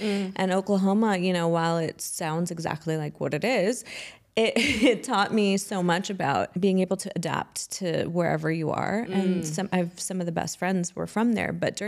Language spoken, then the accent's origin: English; Nairobi, Kenya; born there; So I was born in Nairobi. I'm Kenyan. And people are like, but you're not African. Like, you don't look black. I'm like, yeah, but I'm Kenyan. Like, my mom's from Zanzibar. My dad's from Mombasa.